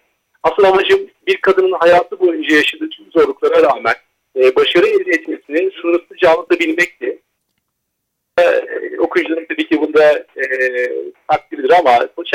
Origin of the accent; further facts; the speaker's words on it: Istanbul, Turkey; born there; 10.04.1982 İstanbul doğumluyum.